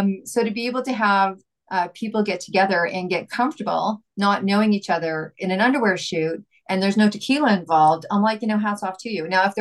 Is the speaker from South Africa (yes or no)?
no; Vancouver, British Columbia, Canada; I bungee jumped backwards up off a crane in Montreal and screamed, hey, I'm from Vancouver.